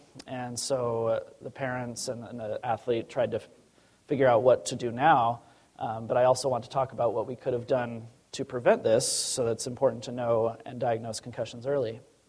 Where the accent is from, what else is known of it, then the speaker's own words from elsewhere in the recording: Orem, Utah, United States; also born or lived in Salt Lake City; I'm originally from Salt Lake, grew up in Orem, went to medical school in upstate New York, Syracuse, New York.